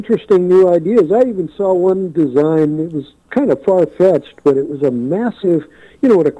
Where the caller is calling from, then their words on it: California, United States; Actually, I'm calling you from California, listening online.